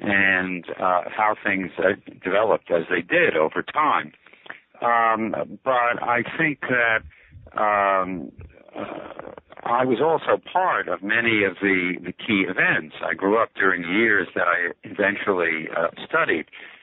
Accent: Brooklyn, New York, United States; Well, I grew up in Brooklyn, New York, and I attended Columbia College for my bachelor's degree

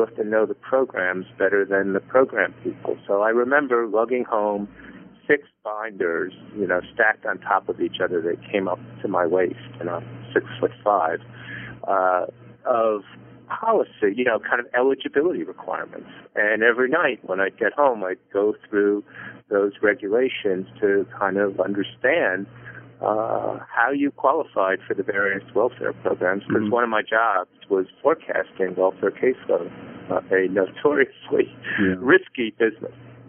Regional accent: Coral Gables, Florida, United States; I was born in Coral Gables, Florida in 1953. And by the time I was a second or third grader in elementary school and public school, I was one of only two kids who had actually been born there.

